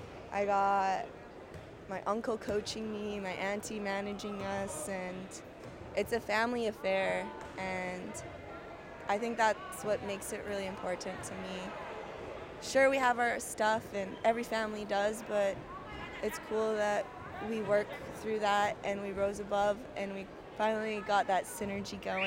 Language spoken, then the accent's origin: English; British Columbia, Canada; I'm from the Smilkameen, the lower Smilkameen in the Okanagan.